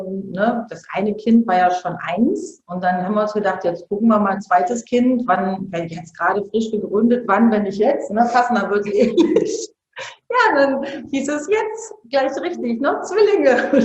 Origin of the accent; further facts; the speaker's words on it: Bergisch Gladbach, North Rhine-Westphalia, Germany; also born or lived in Cologne; also wir sind ja auch dahin gezogen, wo ich aufgewachsen bin. Ja, also wir waren auch in Köln sehr glücklich. In Bergisch Gladbach ist es auch voll schön.